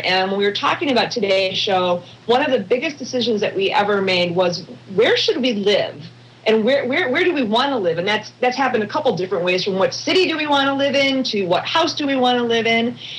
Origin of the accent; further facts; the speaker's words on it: Chicago, Illinois, United States; born there; now in California, United States; I was also born in the Midwest. I was born in the Chicago land place, suburbs, I guess that they would call it, suburbs of Chicago